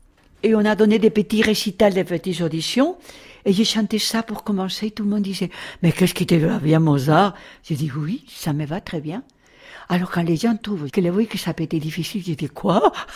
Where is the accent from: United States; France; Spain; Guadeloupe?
Spain; Madrid, Community of Madrid; born there; accent: Spanish; French is a second language; moved away; je le dis avec l'accent espagnol. Je suis née à Madrid, la fecha, j'ai pas de complexe, un 29 juin 1934.